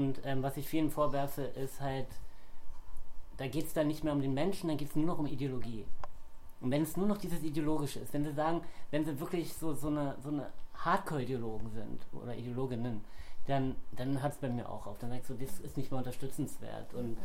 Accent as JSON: {"language": "German", "town": "Frankfurt", "region": "Brandenburg", "country": "Germany", "tie": "born or raised there", "said": "ich wohne selber auch nicht in Berlin, ich wohne in meiner Heimatstadt Frankfurt-Oder"}